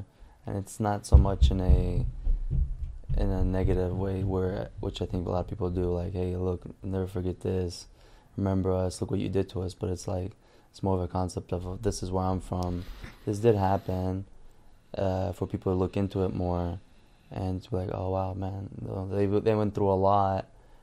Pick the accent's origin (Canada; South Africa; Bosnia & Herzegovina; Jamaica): Bosnia & Herzegovina; Srebrenica, Republika Srpska; now in United States; The essence behind it was I am from Srebrenica. The reason I am in America is because the Srebrenica, Bosnian-Serbian War